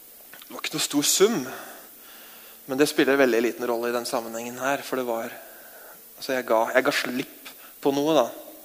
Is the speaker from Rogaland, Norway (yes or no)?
no; Jessheim, Akershus, Norway; Jeg kommer fra Øvre Romerike, ikke sant? Et litt område rett nord for her. Jeg kommer fra Jessheim, det tidligere Øvre Romerike.